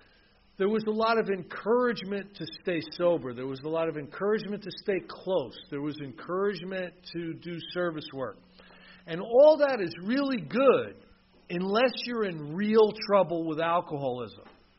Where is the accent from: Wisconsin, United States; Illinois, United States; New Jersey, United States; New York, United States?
New Jersey, United States; So I'm from New Jersey